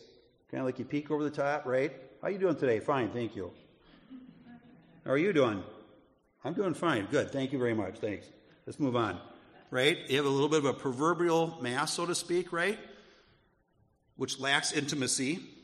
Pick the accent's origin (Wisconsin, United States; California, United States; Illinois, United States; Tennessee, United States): Wisconsin, United States; growing up in Midwestern small town, USA, northern Wisconsin, and how I grew up, right?